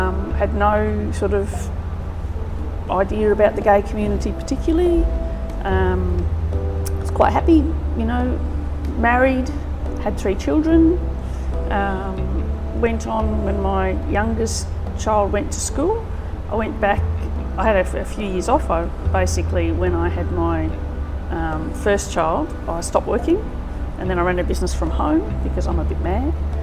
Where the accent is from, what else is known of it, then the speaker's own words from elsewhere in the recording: Melbourne, Victoria, Australia; I grew up in Melbourne, one of four children.